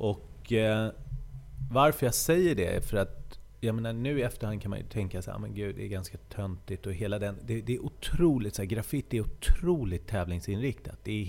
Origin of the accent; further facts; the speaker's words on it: Stockholm County, Sweden; som vi var från Västerort